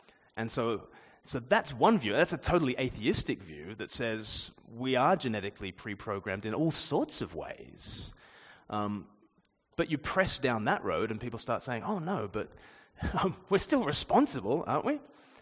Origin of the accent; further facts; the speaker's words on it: Australia; born there; just as I was born in Australia and had nothing to do with it